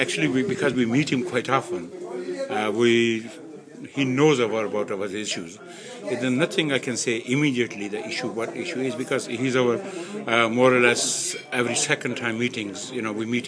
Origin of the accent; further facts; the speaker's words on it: Balham, London, United Kingdom; I'm from Balam, which is a part of his constituency as well.